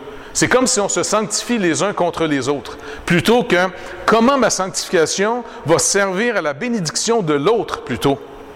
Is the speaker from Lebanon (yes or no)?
no; Montreal, Quebec, Canada; now in France; Parce que pour moi, je venais de Montréal, je suis dans le sud de la France